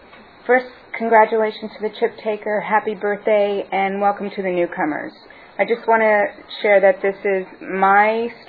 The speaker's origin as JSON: {"language": "English", "region": "New York", "country": "United States", "tie": "born or raised there", "said": "So, anyway, I grew up back in the East Coast, New York. My dad was a kosher butcher. I was brought up in a Jewish middle-class conservative household"}